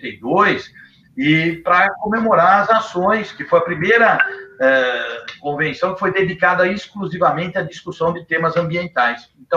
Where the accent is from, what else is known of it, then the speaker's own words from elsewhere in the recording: Jundiaí, São Paulo, Brazil; eu sou nascido e criado em Jundiaí, sou do interior, né?